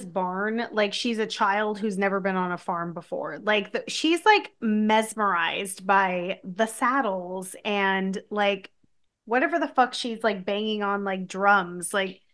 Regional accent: New Jersey, United States; which I had never realized as a kid, like growing up in New Jersey, thank goodness.

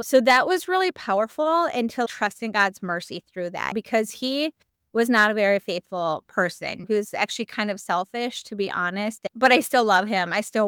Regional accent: Minnesota, United States; I knew I was living in Virginia and I'm from Minnesota.

